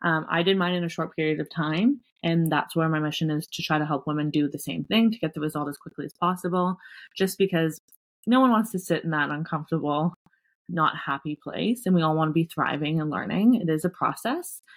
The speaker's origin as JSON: {"language": "English", "country": "Canada", "said": "I'm actually from Canada. So I live just outside of Toronto in a smaller area just called Oshawa. We've been here for probably 1.5 years."}